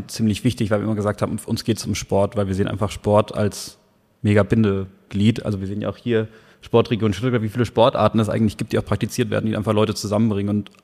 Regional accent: Argentina; Ich bin als Kind in Argentinien aufgewachsen.

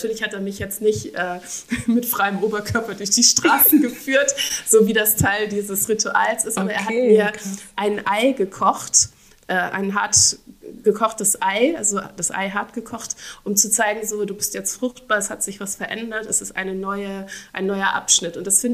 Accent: Göttingen, Lower Saxony, Germany; born there; weil ich bin in Göttingen geboren, aber in Göttingen war ich ein Baby, also da kann ich mich überhaupt nicht erinnern.

